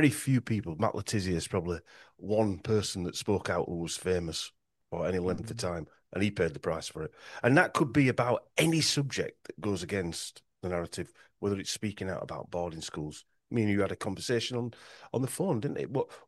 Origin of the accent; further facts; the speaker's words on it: Yorkshire and the Humber, United Kingdom; accent: Yorkshire; I made the mistake of pronouncing it wrong once with my Yorkshire accent.